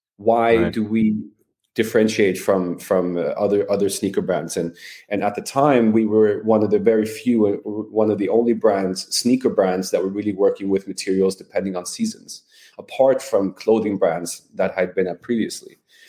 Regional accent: Sweden; English is a second language; Yeah, I mean, the designs, I'm from Sweden. We like it fairly, you know, minimalistic, simple.

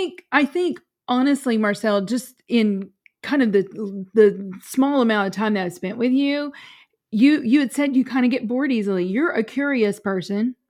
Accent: Kentucky, United States; born there; now in St. Louis, United States; I could have been a Texas girl too, but I was born in Kentucky and now I live in St. Louis, and that's home.

